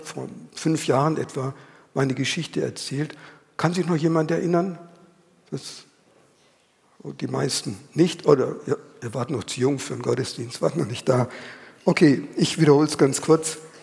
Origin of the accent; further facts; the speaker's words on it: Northern Germany, Germany; In Norddeutschland, wo ich herkomme, sagt man knauserig. Hier heißt es geizig.